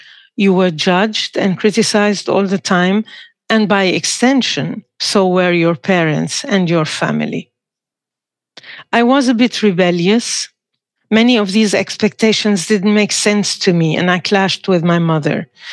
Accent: Lebanon; born or raised there

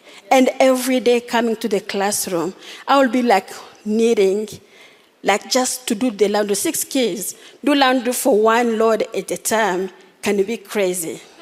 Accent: DR Congo; English is a second language; moved away as an adult; So I come from where, I come from Congo. I came here as a refugee, and then my husband and I, we came to C

